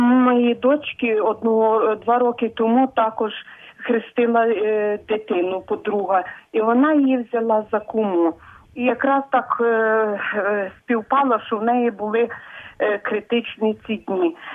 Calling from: Zhytomyr, Zhytomyr Oblast, Ukraine; Ви знаєте, я з Житомира.

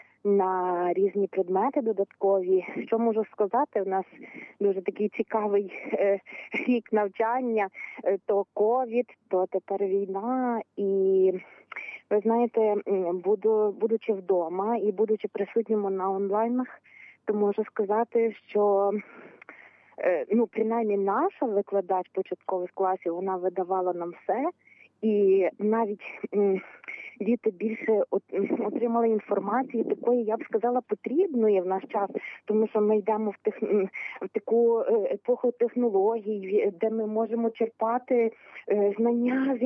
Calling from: Lviv, Lviv Oblast, Ukraine; я зі Львова телефоную

